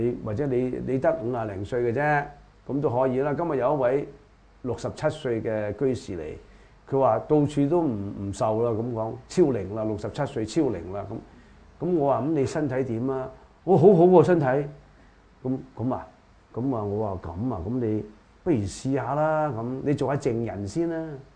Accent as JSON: {"language": "Cantonese", "country": "China", "said": "我哋中國人弘揚佛法咧，就唔係好著重 presentation 嘅"}